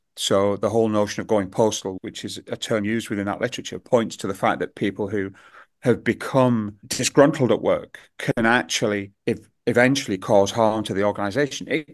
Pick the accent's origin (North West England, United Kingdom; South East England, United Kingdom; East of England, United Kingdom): North West England, United Kingdom; Liverpool; Sorry, I'm from Liverpool. I can't help it.